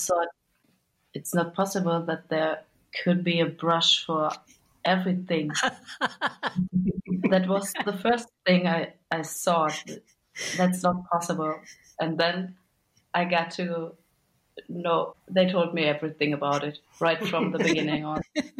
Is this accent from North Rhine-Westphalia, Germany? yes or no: yes; Bielefeld, North Rhine-Westphalia, Germany; I'm from Bielefeld. It's the bigger city nearby. It's about 30 minutes by car, so quite near.